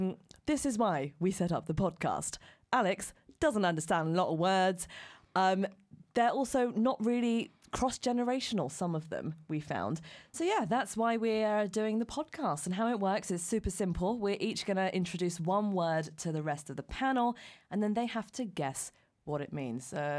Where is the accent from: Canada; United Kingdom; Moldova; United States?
United Kingdom; London; Yeah, but we're millennials from London.